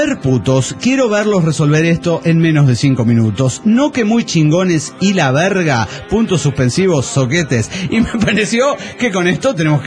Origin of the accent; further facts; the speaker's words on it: San Salvador, El Salvador; de San Salvador, Salvador.